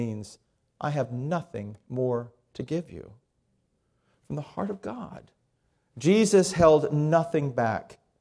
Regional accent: Miami, Florida, United States; When I was growing up in Miami, I was a Roman Catholic boy

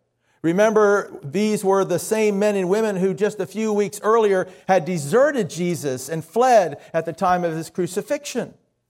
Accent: United States; I mean, I got to admit, I'm an American.

